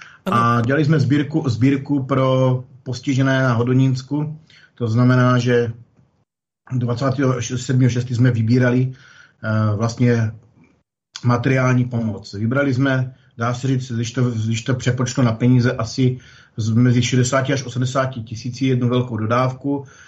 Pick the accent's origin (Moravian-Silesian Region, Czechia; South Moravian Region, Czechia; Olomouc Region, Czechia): Olomouc Region, Czechia; Přerov; jsem z Přerova.